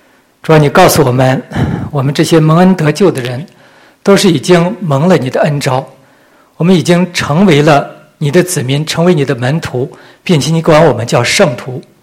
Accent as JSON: {"language": "Chinese", "country": "China", "said": "我们作为中国人，我们传福音"}